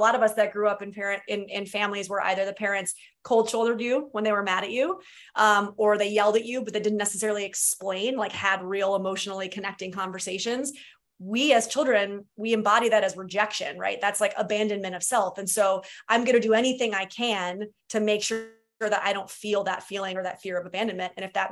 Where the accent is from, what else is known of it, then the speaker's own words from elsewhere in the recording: New York, United States; Toronto's only like an hour and a half from where I grew up in upstate New York. So, or 2 hours.